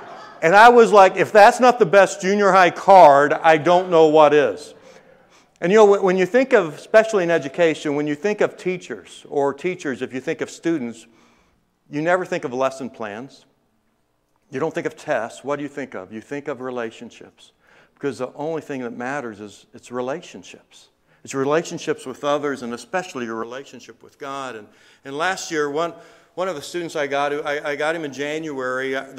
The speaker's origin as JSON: {"language": "English", "town": "Fort Wayne", "region": "Indiana", "country": "United States", "said": "I'm a pastor from Fort Wayne, Indiana, and I have retired last year in July of 2020."}